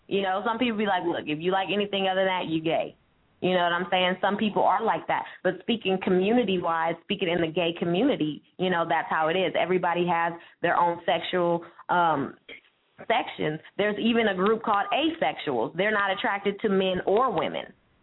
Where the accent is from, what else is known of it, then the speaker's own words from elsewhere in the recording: San Francisco, California, United States; I'm from San Francisco. I know how the groups and communities work.